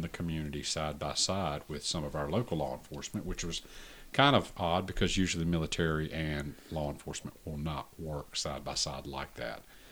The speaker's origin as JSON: {"language": "English", "town": "Richmond", "region": "Virginia", "country": "United States", "tie": "born there", "said": "So I was born in Richmond. We lived there about 2 weeks. My dad was in the military."}